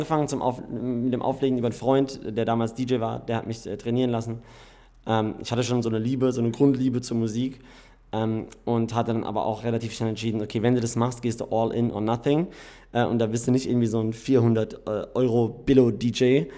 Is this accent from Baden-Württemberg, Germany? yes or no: yes; Karlsruhe, Baden-Württemberg, Germany; now in Dubai, United Arab Emirates; Karlsruhe.